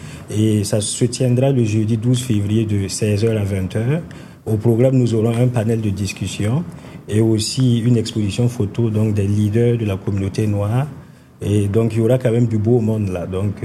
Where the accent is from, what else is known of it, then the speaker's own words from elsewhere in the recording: Burkina Faso; moved away as an adult; now in Canada; je viens d'Afrique de l'Ouest, le Burkina Faso. Donc, je suis arrivé au Canada en novembre 2017 pour mes études. Donc, ça fait 8 ans maintenant que je suis installé au Nouveau-Brunswick.